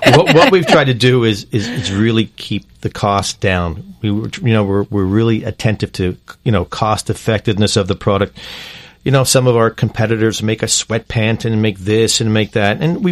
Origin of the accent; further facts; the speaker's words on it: Canada; born there; also born or lived in United States; I was born in Canada. I lived most of my years in the States, and now I'm back and forth between Canada and the United States.